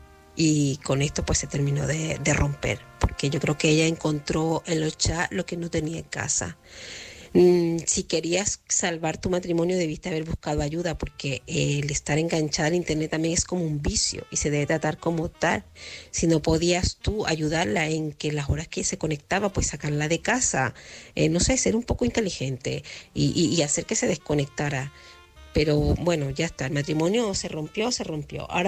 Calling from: Murcia, Region of Murcia, Spain; corresponsal de Murcia.

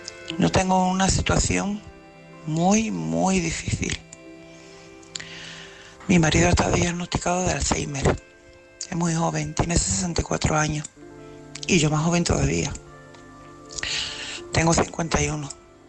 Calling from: Cádiz, Andalusia, Spain; de Cádiz.

